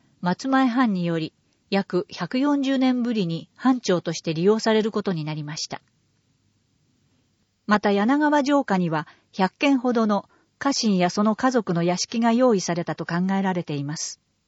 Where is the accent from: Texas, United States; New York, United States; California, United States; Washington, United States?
Washington, United States; Seattle; Japanese is a second language; 僕のふるさとである米国のシアトル市では、5月は自転車通勤月間です。